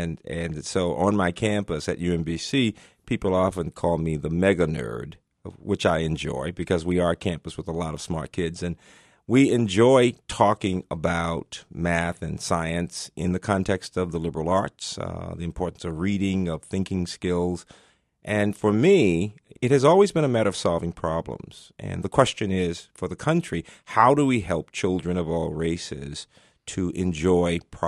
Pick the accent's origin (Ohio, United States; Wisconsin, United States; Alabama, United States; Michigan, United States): Alabama, United States; Birmingham; My great-great-grandfather was actually Polish during slavery in Alabama. I'm from Birmingham originally.